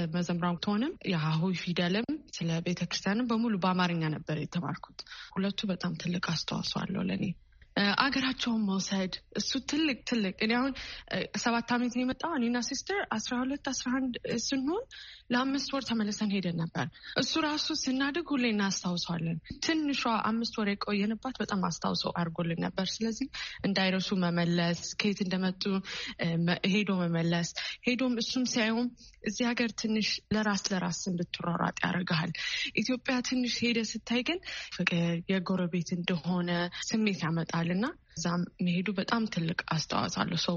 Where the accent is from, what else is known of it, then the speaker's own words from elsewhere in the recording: Washington, District of Columbia, United States; ማርያምም ያደግኩት ዲሲ ያለውን ገብርኤልም አድጋለሁ። ሁለቱም ጋር ቅዳሴ ካለቀም በፊትም መዘምራን ትሆንም የሀሁይ ፊደልም ስለ ቤተክርስቲያንም በሙሉ በአማርኛ ነበር የተማርኩት።